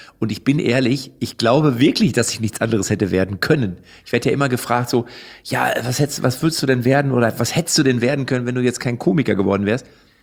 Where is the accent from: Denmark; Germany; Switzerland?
Germany; Lippstadt, North Rhine-Westphalia; Ich komme ja aus Lippstadt.